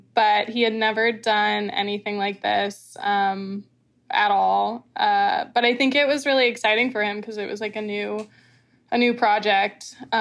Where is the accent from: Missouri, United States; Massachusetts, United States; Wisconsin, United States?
Massachusetts, United States; Martha's Vineyard; So I was born and raised on Martha's Vineyard and grew up here.